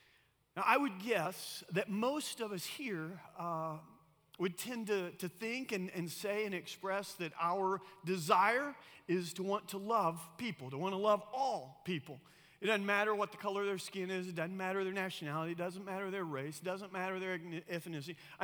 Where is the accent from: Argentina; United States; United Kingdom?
Argentina; I grew up in South America, in Argentina. A lot of my closest friends were Argentines